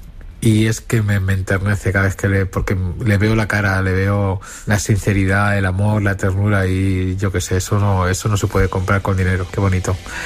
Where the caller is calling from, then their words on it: Madrid, Community of Madrid, Spain; de Madrid.